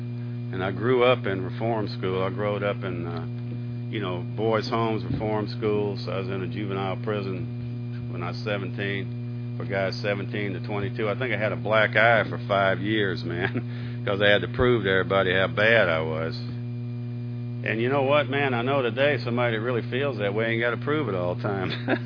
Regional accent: Georgia, United States; When I grew up in Georgia, man, I grew up kind of like my buddy Jared there, man.

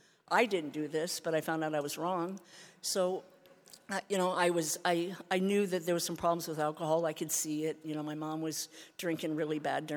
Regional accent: Seattle, Washington, United States; But so I was raised in Seattle, Washington

